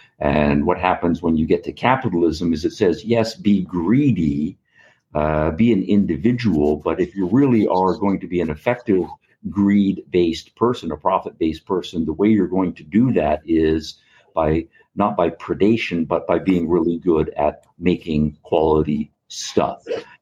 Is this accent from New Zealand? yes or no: no; Canada; now in United States; So I'm originally from Canada. And now I'm living in the United States